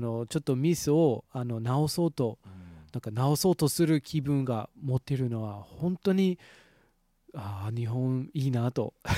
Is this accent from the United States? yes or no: yes; United States; Japanese is a second language; 僕はアメリカ人で、